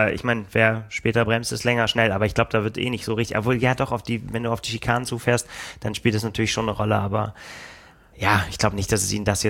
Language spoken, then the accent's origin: German; Bremen, Germany; Ja, ich bin Bremer auch. Das ist aber ich wohne in Niedersachsen.